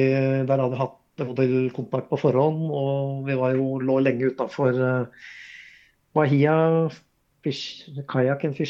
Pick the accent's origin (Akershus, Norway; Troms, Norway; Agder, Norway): Akershus, Norway; en brei sjø, omtrent som hjemme på Vorma